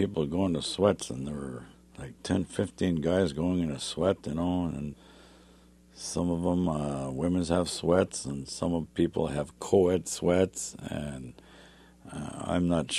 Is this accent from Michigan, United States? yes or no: no; Minnesota, United States; like I grew up on the Wisconsin border on the Minnesota side, Minnesota-Wisconsin border on the Minnesota side, and a lot of our people kept heading west.